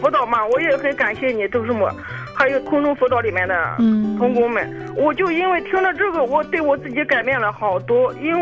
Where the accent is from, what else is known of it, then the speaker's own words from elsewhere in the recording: Shandong, China; now in Shanghai, China; 我老家是山东的，我在上海开出租车